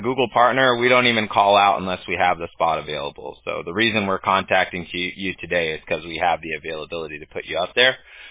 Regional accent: California, United States; No, we're in Orange County, so we're just south of Los Angeles.

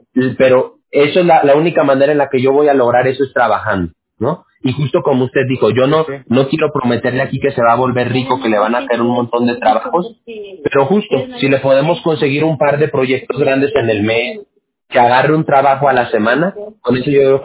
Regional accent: Aguascalientes, Mexico; also born or lived in Mexico City; no soy de allá, pero yo nací en la Ciudad de México y me crié en Aguascalientes, pero conozco muy bien Veracruz

